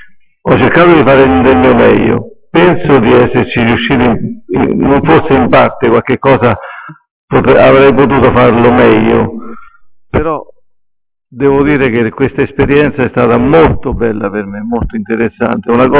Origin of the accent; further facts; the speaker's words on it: Sant'Elpidio, Marche, Italy; E sto a Sant'Elpidio, che è il mio paese, che mi ha visto nascere e crescere.